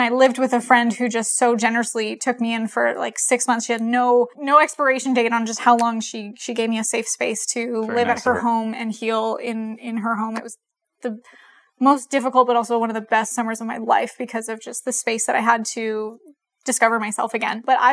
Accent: Canada; I'm from Canada, and Canada marijuana is legal

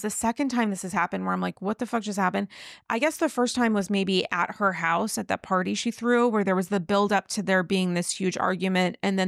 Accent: New York, United States; And I say that as a New Yorker

